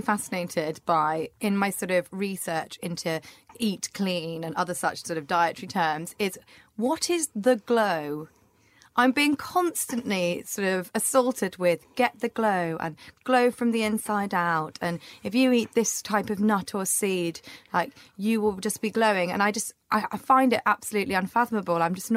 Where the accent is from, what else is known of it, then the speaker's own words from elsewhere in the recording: Scotland, United Kingdom; I'm from Scotland. Of course I'm pale.